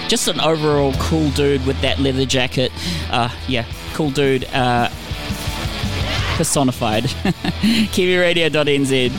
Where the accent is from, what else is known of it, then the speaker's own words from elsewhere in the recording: Philippines; being a Filipino with the American sort of schooling that we had over there.